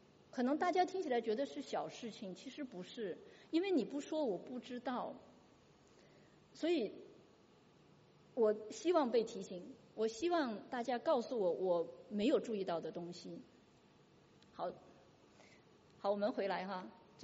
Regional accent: China; 因为我是从中国来的，我真的习惯说话很快

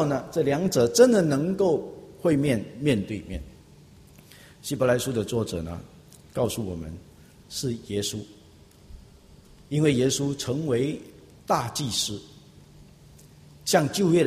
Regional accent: China; 我们中国人有一句话说，哀莫大于心死

